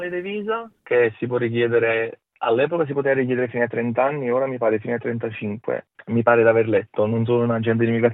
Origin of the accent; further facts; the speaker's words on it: Naples, Campania, Italy; moved away as an adult; now in Australia; Sono arrivato in Australia 6 anni fa, sono un meccanico e attualmente lavoro per Tesla. Vengo da Napoli